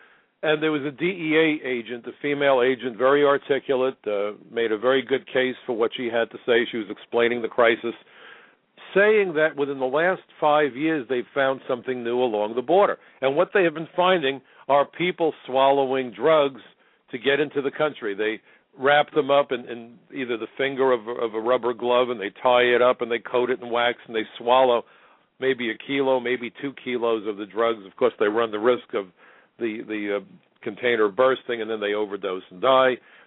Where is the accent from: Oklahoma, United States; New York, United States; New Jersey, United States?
New York, United States; New York City; As a New Yorker, the ashes on 9/11 landed on my home. My neighbors were killed.